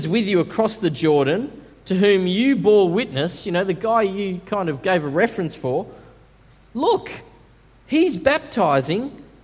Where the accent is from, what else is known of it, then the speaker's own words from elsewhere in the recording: Sydney, New South Wales, Australia; I'm originally from Sydney. And just up from the hill... Just up the hill from my mum's house in Sydney, there's this massive temple that you can see for miles.